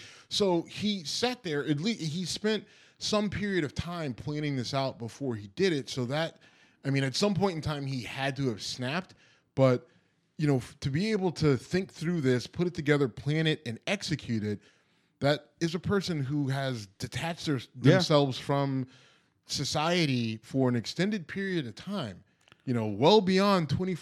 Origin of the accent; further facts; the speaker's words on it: Youngstown, Ohio, United States; Well, I mean, where I grew up in Youngstown, Ohio...